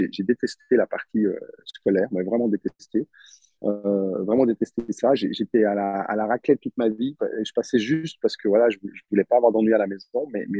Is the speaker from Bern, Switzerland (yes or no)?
no; Montreux, Vaud, Switzerland; j'ai grandi en Suisse, dans une petite ville de Montreux, une petite ville de 20 000 habitants. Donc, c'était une ville, en plus, un grand village, on va dire, où je connais un peu tout le monde.